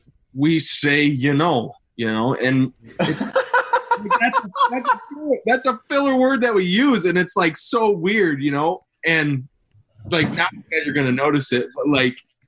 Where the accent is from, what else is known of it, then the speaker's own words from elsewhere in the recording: Iowa, United States; I'm from right here in Mobile, Iowa.